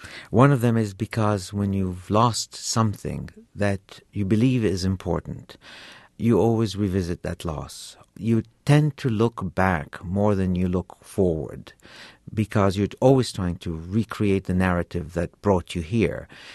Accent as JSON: {"language": "English", "town": "Alexandria", "region": "Alexandria Governorate", "country": "Egypt", "tie": "born there", "first_language": "French", "second_language": "English", "said": "I was born in Alexandria, Egypt, but I am not Egyptian. I was born into a Turkish family, but I am not Turkish. I was sent to British schools in Egypt, but I am not British. My family became Italian citizens, and I learned to speak Italian, but my mother tongue is French."}